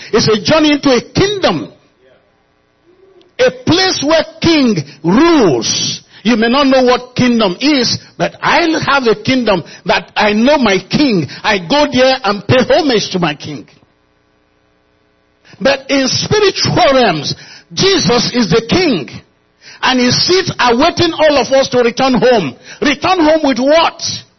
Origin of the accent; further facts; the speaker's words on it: Nigeria; No amount of thing you offer me to make me say, I am no longer from Nigeria. And when I get into Nigeria, there's a tribe I came from.